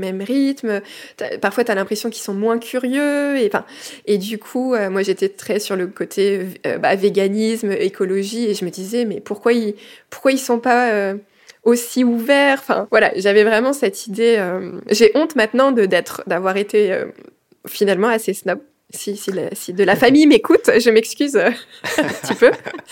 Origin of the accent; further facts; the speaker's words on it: Normandy, France; Mais il savait même pas que je venais de Normandie.